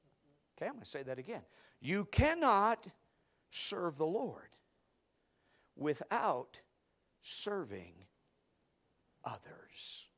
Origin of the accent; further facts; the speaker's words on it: United States; When I go in a restaurant as an American, I expect good service, not bad service.